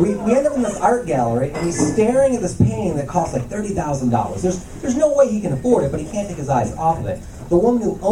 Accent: Midwest, United States; now in San Francisco, United States; I'm originally from the Midwest, that's why I look like this.

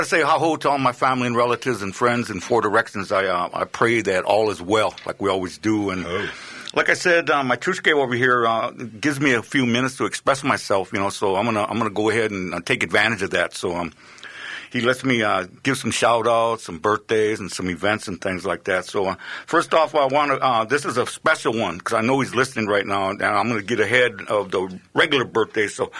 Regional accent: Wisconsin, United States; I walk on the white clouds. I'm from the Ho-Chunk Nation

